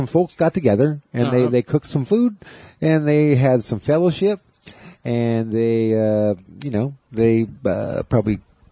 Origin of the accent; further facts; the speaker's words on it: Brownsville, Oregon, United States; in my hometown, Brownsville, in Oregon, here where we are